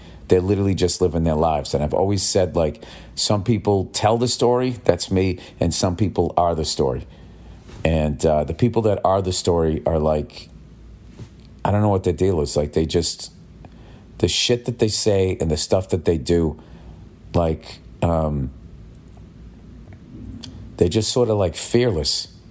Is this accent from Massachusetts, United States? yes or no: yes; Massachusetts, United States; I grew up in Massachusetts, so I have no idea where that comes from.